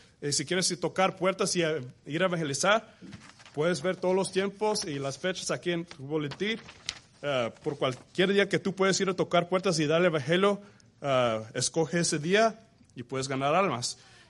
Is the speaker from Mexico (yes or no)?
yes; Mexico; now in United States; yo entiendo que somos mexicanos, nos gustan los frijoles, pero la cosa es que nos tenemos que acordar que ya no estamos en México, ya que cruzamos el border, ya estamos en Texas.